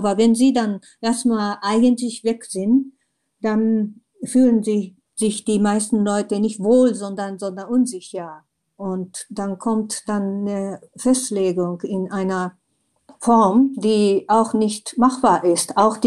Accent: Japan; German is a second language; man wird gefragt, ja, als Japanerin, was denken Sie über so und so?

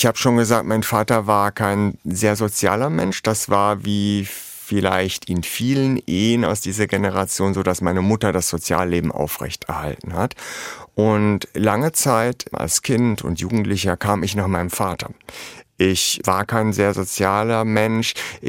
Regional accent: Hesse, Germany; accent: Hessian; now in Berlin, Germany; Und in Berlin hört man schon da noch einen hessischen Unterton, wenn ich rede, obwohl ich mir viel davon im Laufe der Zeit natürlich abgewöhnt habe.

